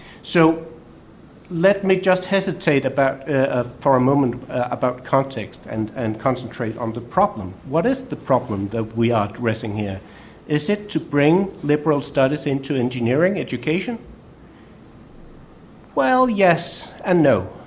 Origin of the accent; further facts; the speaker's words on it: Denmark; English is a second language; say that I'm from Denmark.